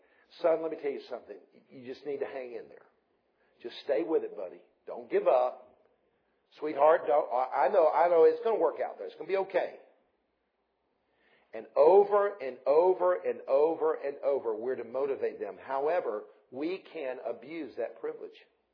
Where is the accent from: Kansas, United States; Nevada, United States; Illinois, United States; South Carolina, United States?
South Carolina, United States; Columbia; But I grew up in Columbia, and Columbia was only 90 miles away.